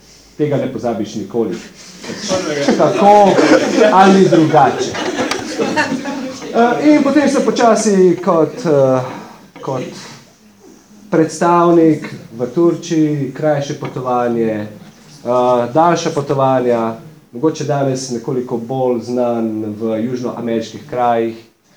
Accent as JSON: {"language": "Slovenian", "town": "Kranj", "region": "Upper Carniola", "country": "Slovenia", "said": "Prihajam iz Kranja."}